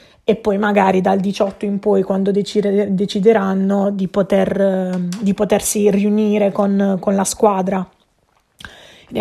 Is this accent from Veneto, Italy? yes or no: no; Apulia, Italy; Qui, come ho già detto, da buona pugliese.